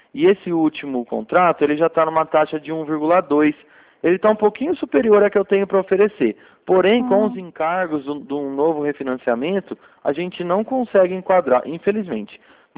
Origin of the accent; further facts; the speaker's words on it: Cordeirópolis, São Paulo, Brazil; Eu sou de Cordeirópolis